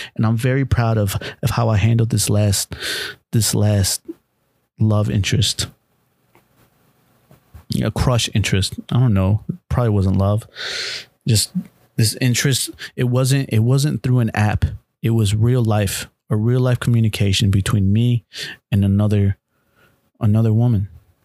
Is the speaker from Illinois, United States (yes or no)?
yes; Illinois, United States; also born or lived in Mexico; I was born in Mexico. I was raised here in Illinois, in the Midwest, in a small town around a predominantly large white community.